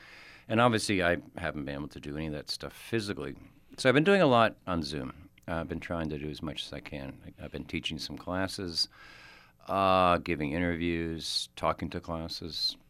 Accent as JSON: {"language": "English", "region": "New York", "country": "United States", "tie": "born or raised there", "said": "I grew up in the Catskill Mountains of upstate New York."}